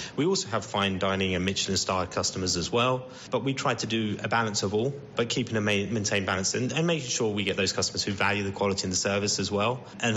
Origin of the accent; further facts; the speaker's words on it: Cambridge, East of England, United Kingdom; given where we're based here in Papworth and growing up in Cambridge ourselves